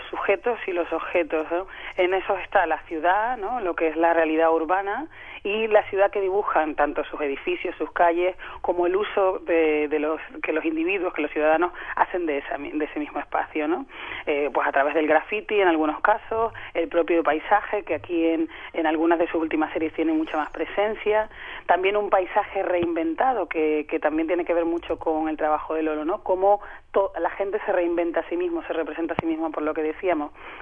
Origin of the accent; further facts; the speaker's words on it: Spain; Yo soy, sí, de Guinea Ecuatorial. Uh-huh. Y claro, o sea, criándome en España, yo nací en España y criándome en España